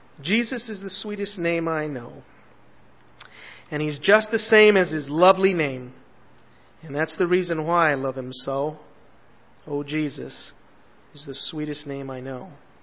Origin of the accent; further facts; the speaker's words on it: Los Angeles, California, United States; I grew up in East Los Angeles. I grew up across the street from the largest gang house in East Los Angeles.